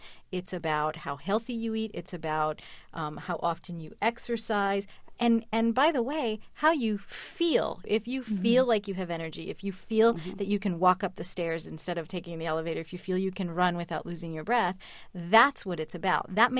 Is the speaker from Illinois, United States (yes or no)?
yes; Chicago, Illinois, United States; born there; And I was born in Chicago. I'm an American and I feel very much American. I also feel very Latin.